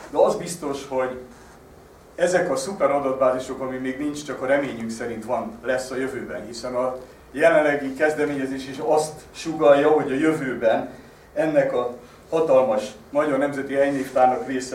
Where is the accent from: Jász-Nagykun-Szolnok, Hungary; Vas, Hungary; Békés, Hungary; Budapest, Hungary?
Budapest, Hungary; azt mondom, hogy pesti vagyok, és senki nem gondol arra, hogy én tulajdonképpen budai vagyok